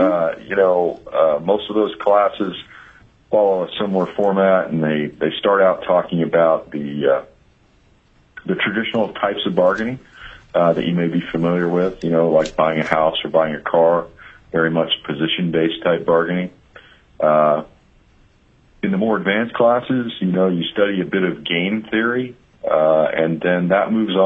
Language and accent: English; Anchorage, Alaska, United States; I'm from Anchorage, Alaska.